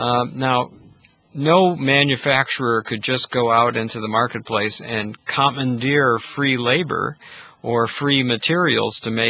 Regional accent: United States; now in Malta; So I think as an American ambassador, my job is not to paint a false portrait of America, the country I love and respect

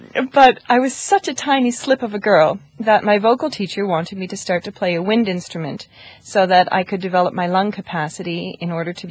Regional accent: Newfoundland and Labrador, Canada; I'm Canadian. I come from Newfoundland, which is the island province on the very east coast. Its landmass is about the size of France, but the population is only the size of Malta.

